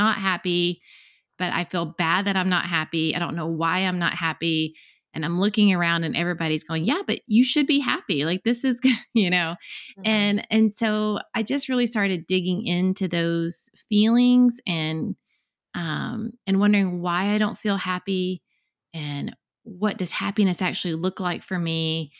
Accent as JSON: {"language": "English", "region": "Tennessee", "country": "United States", "tie": "born or raised there", "said": "move back to my hometown, which is outside of Chattanooga, Tennessee."}